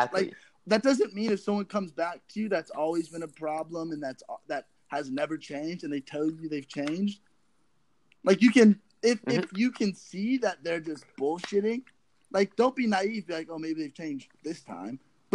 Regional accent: Texas, United States; also born or lived in New York / Lakefield; now in Toronto, Canada; I grew up in Texas. You know, I grew up very patriotic. You know, in Texas, like, and I was a shy kid.

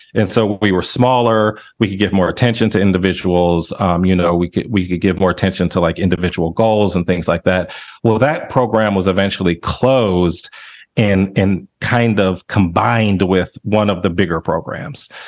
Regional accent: Akron, Ohio, United States; now in Tennessee, United States; I am originally from Ohio, Akron, Ohio, to be specific, and went to university up in Cleveland.

